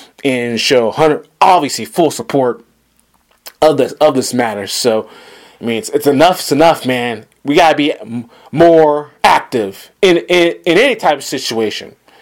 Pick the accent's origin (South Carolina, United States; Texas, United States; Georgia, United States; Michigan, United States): Georgia, United States; now in Manhattan, United States; Happening down south, obviously, Atlanta, my home state of Georgia.